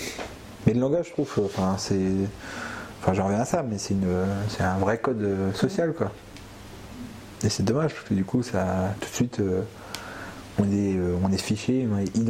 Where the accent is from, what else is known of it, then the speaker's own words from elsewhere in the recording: France; mais moi je suis français